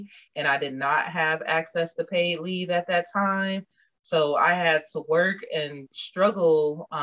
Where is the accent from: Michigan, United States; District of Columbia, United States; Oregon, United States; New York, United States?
Michigan, United States; Inkster; I'm from Inkster, Michigan.